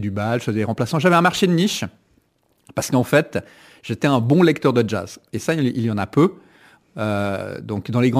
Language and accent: French; Geneva, Switzerland; born there; Je suis né à Genève.